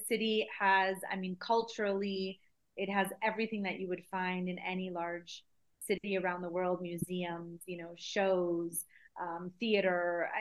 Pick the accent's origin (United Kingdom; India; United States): United States; New York; now in Mexico; I am from New York, the New York, Connecticut area